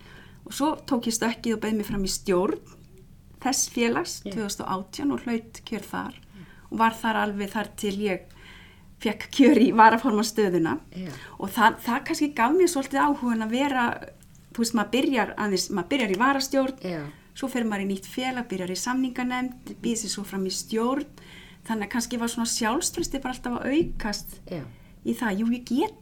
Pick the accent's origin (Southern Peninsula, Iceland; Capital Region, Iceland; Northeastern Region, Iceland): Northeastern Region, Iceland; Akureyri; Ég starfaði alltaf á Akureyri sem minn heimabær.